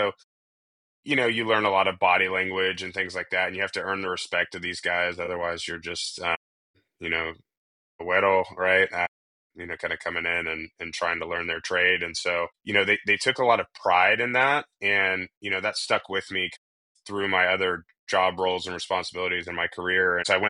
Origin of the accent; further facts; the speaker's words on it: Houston, Texas, United States; I grew up in Houston, Texas. Went to Memorial High School, Spring Branch Middle School, right?